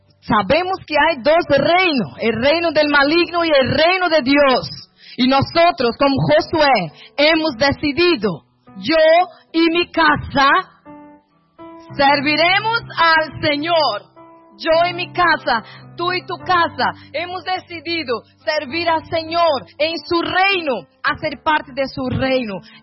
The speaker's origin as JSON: {"language": "Spanish", "country": "Brazil", "second_language": "Spanish", "lives_now": "Spain", "said": "También mi vida salió de un pueblo pequeño, de Brasil. Somos de Brasil"}